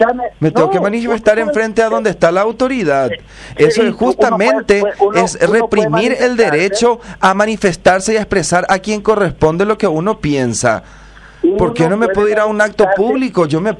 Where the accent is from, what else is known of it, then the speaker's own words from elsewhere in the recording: Paraguay; como paraguayo